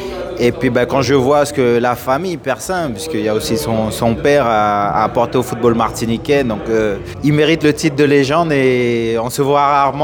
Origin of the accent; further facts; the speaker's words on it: French Guiana; J'ai grandi en Guyane